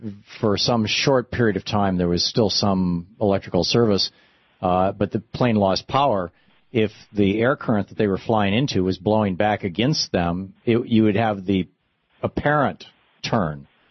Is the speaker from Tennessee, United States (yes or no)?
no; Michigan, United States; Yeah, well, we're originally from Michigan, but this is my sister-in-law's idea, and it was our first vacation in 10 years.